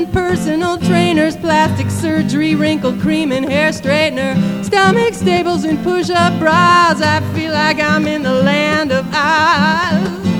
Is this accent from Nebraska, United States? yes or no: yes; Omaha, Nebraska, United States; when I was growing up in Omaha, everybody tried really, like, spent most of their summers, anyway, the girls did, they spent most of their summers trying to get tan.